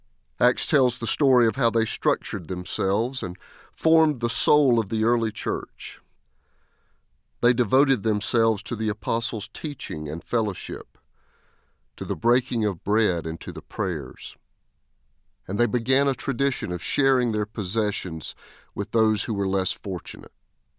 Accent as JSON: {"language": "English", "town": "Doraville", "region": "Georgia", "country": "United States", "tie": "born or raised there", "said": "When I was growing up in Doraville"}